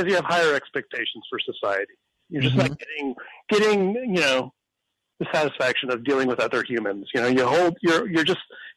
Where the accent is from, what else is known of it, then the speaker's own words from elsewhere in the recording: Canada; I grew up in Canada. So I have like an, you know, I'm a little obsessed with politeness